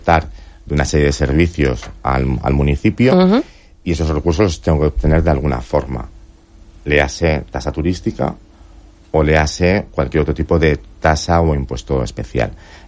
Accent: Benidorm, Valencian Community, Spain; claro, es que somos de aquí de Benidorm, entonces la conozco.

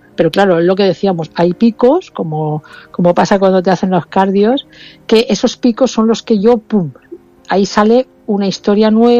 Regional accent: Alicante, Valencian Community, Spain; como soy de Alicante, me fui con ella a Santa Faz.

